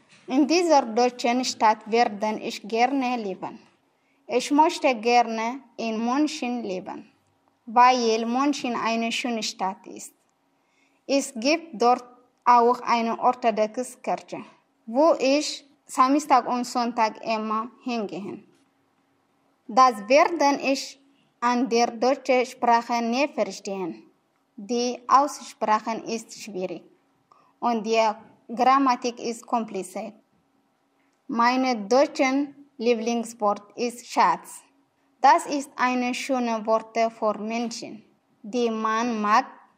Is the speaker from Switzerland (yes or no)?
no; Eritrea; German is a second language; now in Germany; Ich komme aus Eritrea.